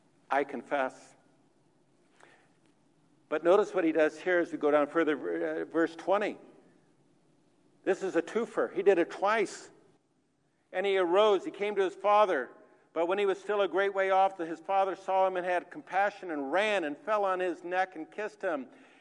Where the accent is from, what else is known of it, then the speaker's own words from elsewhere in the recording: San Diego, California, United States; I grew up in San Diego.